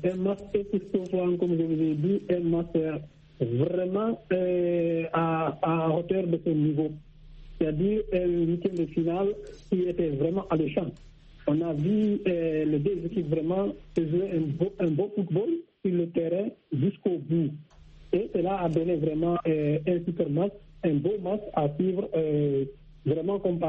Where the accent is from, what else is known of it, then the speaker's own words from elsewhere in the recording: Guinea; de la Guinée-Conakry, qui est mon pays natal.